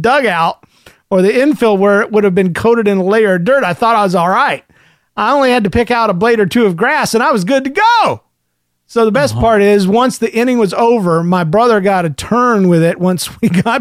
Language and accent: English; Indiana, United States; Did I tell you, I'm from Indiana, and the bees are bad to the bone, but not to me.